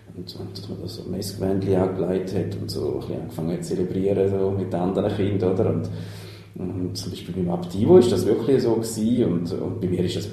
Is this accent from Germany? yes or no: no; Wolfertswil, St. Gallen, Switzerland; Wir haben einen Pfarrer in Wolfertswil, wo ich aufgewachsen bin.